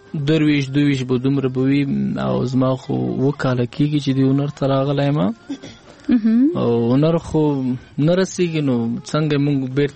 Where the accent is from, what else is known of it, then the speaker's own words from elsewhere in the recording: Paktia, Afghanistan; زه خو د پکتیا ولایت یم، ولسوالۍ مزازی اریوب دی.